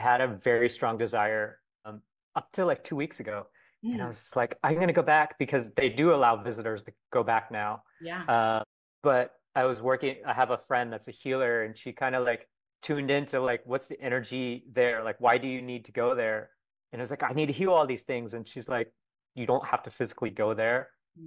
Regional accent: Saudi Arabia; also born or lived in Texas, United States; Sometimes I'm just like, oh, I was born here in Texas, because that's where I live still, or if I want to get more into it. And those conversations are happening more often. I share that I grew up in Saudi Arabia

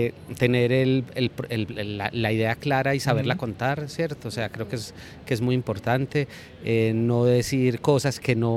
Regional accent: Colombia; somos colombianos y esto y no nos gusta el fútbol

